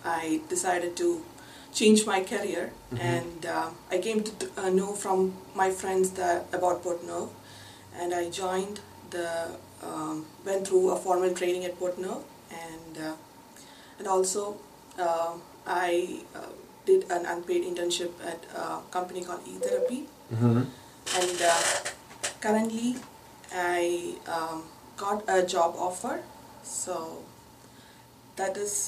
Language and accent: English; Pleasanton, California, United States; and I'm from Pleasanton.